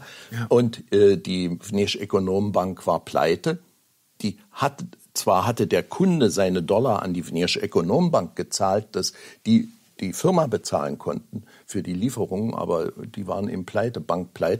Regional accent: East Germany, Germany; Ich war ja ein Kind der DDR, dort erzogen

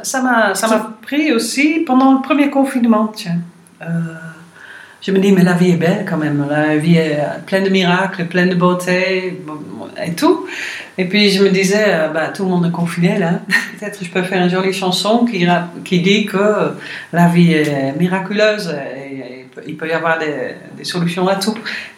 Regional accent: Netherlands; moved away as an adult; Je suis partie de la Hollande au moment que j'avais fini mes études de conservatoire.

